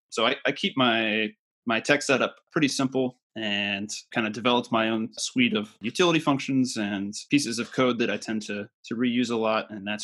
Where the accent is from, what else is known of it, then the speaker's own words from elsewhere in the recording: Texas, United States; I grew up in Central Texas, kind of medium-sized town.